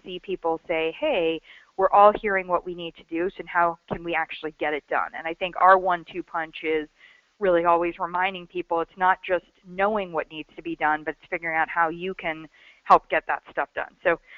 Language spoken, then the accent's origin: English; Midwest, United States; I'm from a Texas, you know, very, like, right-wing family, et cetera. I grew up in the Midwest